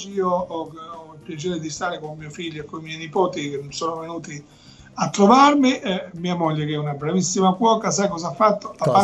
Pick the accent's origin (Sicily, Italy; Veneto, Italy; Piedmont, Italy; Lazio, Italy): Sicily, Italy